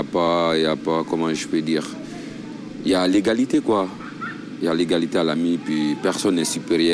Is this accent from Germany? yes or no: no; Guinea; now in France; Et j'ai mes 25 ans. Donc, je suis d'origine de Guinée-Conakry.